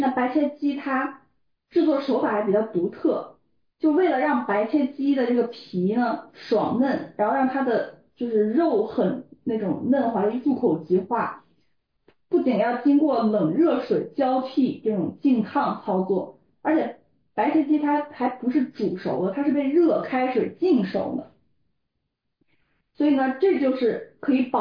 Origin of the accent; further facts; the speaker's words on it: Guangdong, China; 我作为一个广东人，我就喜欢吃那种很嫩的那种口感